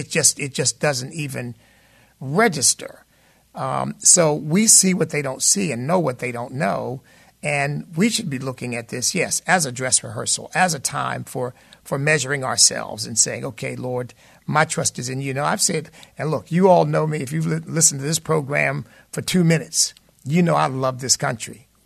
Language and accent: English; United States; I'm just so grateful every day of my life that I'm an American.